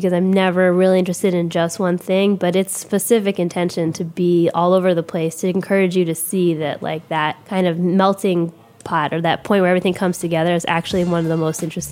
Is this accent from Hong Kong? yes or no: yes; Hong Kong; I'm half Chinese, and I'm half Caucasian. My mom's from New England, and my dad is from Hong Kong. I grew up in Hong Kong, and I've always had this sort of sense of, like, mixed identity.